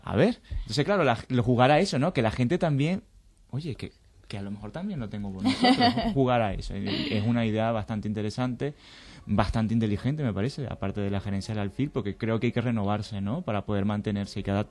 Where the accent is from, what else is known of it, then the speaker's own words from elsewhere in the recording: Venezuela; now in Spain; porque yo soy venezolano